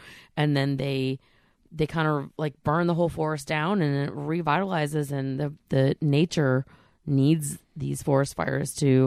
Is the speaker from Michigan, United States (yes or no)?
yes; Michigan, United States; also born or lived in North Carolina; used to the trees that we have even growing up in Michigan and in the mountains of North Carolina.